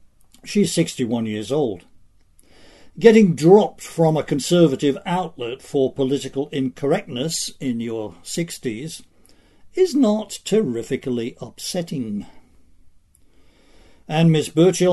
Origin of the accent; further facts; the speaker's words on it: China; China, all this seems very familiar.